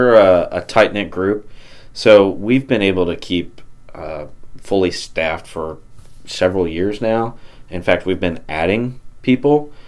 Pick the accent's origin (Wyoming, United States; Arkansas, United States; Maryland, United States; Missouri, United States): Missouri, United States; Mexico; I was born and raised here in Mexico. I graduated from Mexico High School in 2012